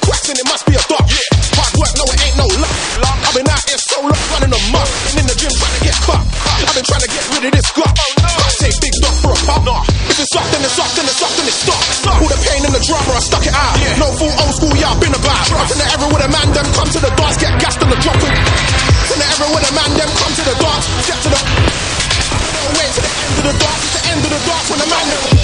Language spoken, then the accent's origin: English; East Ham, London, United Kingdom; I'm an East End girl, me. I'm from East Ham